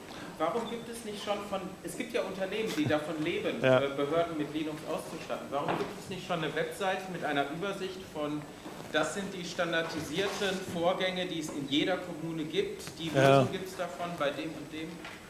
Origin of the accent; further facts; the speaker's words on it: North Rhine-Westphalia, Germany; Ich komme aus dem Ruhrgebiet.